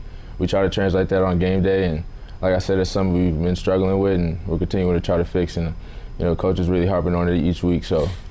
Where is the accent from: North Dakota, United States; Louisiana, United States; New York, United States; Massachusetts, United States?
Louisiana, United States; Baton Rouge; I mean, I think everybody growing up in Baton Rouge, you know, loves to watch LSU football.